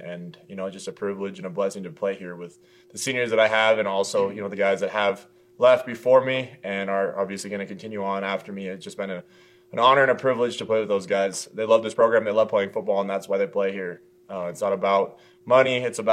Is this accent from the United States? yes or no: yes; Montana, United States; I mean, I think obviously growing up in Montana, you know, I wanted to always go to Montana State.